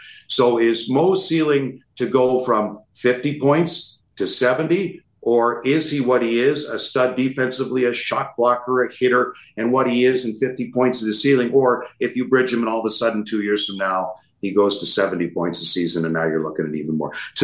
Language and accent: English; Toronto, Ontario, Canada; I'm from Toronto, and I spoke to Mickey this morning